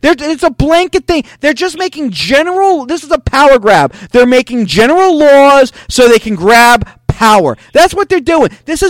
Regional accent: Bergenfield, New Jersey, United States; when I was growing up in Bergenfield

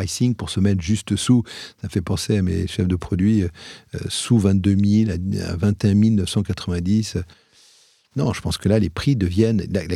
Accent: Aix-en-Provence, Provence-Alpes-Côte d'Azur, France; Moi, je venais d'Aix-en-Provence. Je m'imaginais qu'il y avait d'autres choses, mais je ne savais pas ce que c'était.

